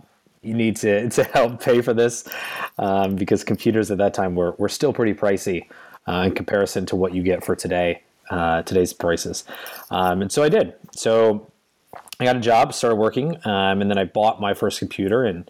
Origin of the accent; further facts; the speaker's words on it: Michigan, United States; I am born and raised in the great state of Michigan in the U.S.